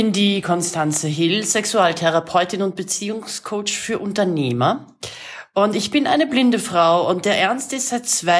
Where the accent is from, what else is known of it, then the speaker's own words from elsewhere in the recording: Vienna, Austria; now in Hamburg, Germany; Ich lebe in Hamburg, bin Wienerin